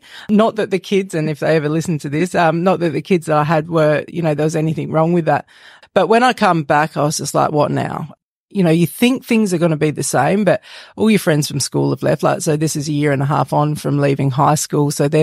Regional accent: Adelaide, South Australia, Australia; So we grew up in Adelaide and just in the hills there.

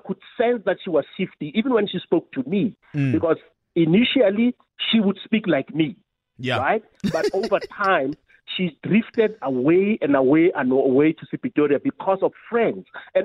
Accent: Rustenburg, North West, South Africa; I can code switch. I'm from Rustenburg, so I didn't grow up around, I wasn't raised in this area, right? So if I did simple code switching between Setswana and Sepedi, I'm not speaking Sepedi.

